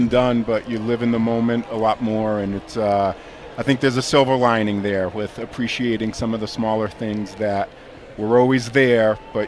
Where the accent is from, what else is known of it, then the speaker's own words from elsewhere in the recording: Massachusetts, United States; so, I mean, I count my blessings being growing up in Massachusetts.